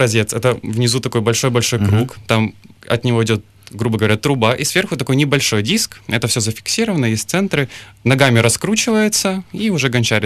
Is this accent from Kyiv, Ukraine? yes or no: yes; Kyiv, Ukraine; Так, я із Києва.